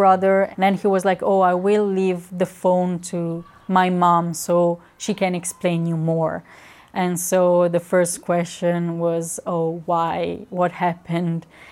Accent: Crimea, Ukraine; English is a second language; Sometimes I felt, oh, but, you know, I come from Crimea and I can't even, you know, learn my language, you know.

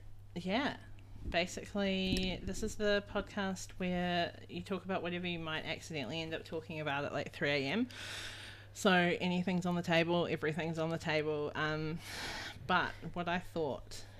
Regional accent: New Zealand; now in Australia; Oh, I live in Australia. I'm from New Zealand. That's always a fun fact I like to put in there.

